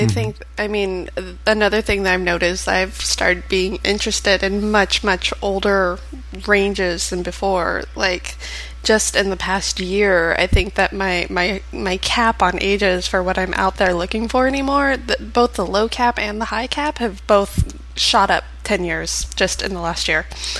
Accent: Las Vegas, Nevada, United States; I grew up in Las Vegas, so you're pretty much always exposed to...

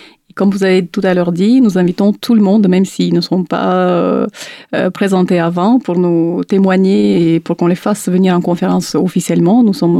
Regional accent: Moldova; moved away as an adult; now in France; personnellement, je viens de la Moldavie. Donc, je suis venue en France pour faire mes études.

